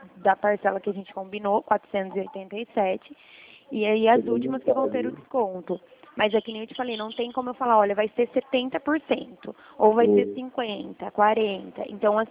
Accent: Araras, São Paulo, Brazil; Eu sou da cidade de Araras.

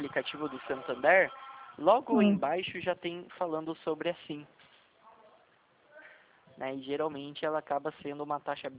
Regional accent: São José dos Campos, São Paulo, Brazil; Eu sou de São José dos Campos, né?

